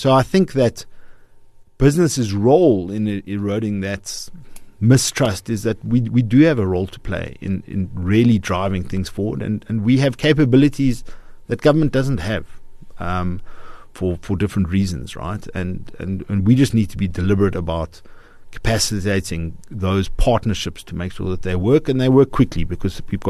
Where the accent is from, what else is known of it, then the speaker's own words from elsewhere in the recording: South Africa; So I believe as South Africans, as South African companies, we're a lot better than we give ourselves credit for.